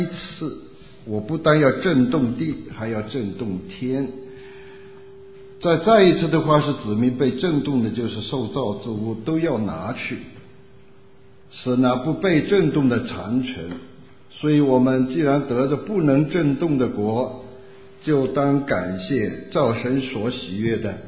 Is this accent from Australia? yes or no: no; China; 我们就看为什么这世界上人恨我们中国人